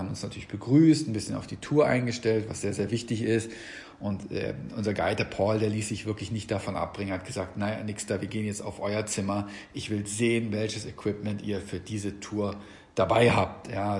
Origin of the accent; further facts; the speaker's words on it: Trentino-Alto Adige, Italy; Ich war sehr viel wandern gewesen, bei uns in Südtirol, in Österreich, aber natürlich auch in der Schweiz